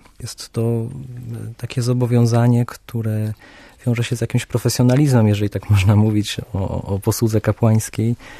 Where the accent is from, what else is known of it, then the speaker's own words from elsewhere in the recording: Chojna, West Pomeranian Voivodeship, Poland; ja pochodzę z Chojny